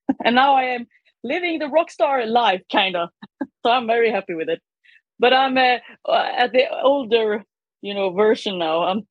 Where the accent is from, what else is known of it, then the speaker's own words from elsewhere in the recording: Skåne, Sweden; I grew up in southern Sweden, in Skåne, where I had nothing to do. From a farm, so I was just sitting in a field practicing guitar.